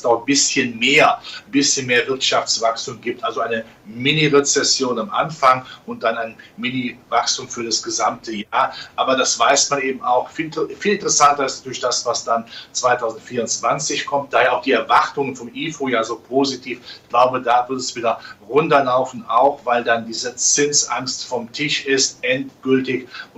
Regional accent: Rhineland, Germany; ich als Rheinländer in der Karnevalssprache

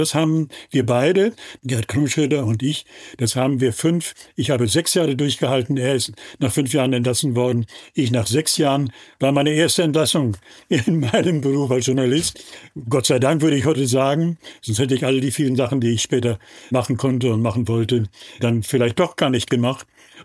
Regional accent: Lower Saxony, Germany; diese Geschichte des Emslandes, meines, wenn du so willst, meines Heimatlandes, ich komme aus dem Emsland, also aus einem kleinen Dorf

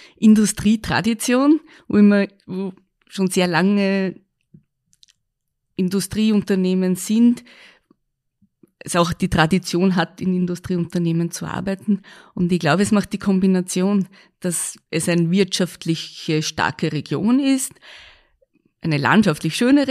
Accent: Lower Austria, Austria; now in Innviertel, Austria; ich komme aus dem Weinviertel

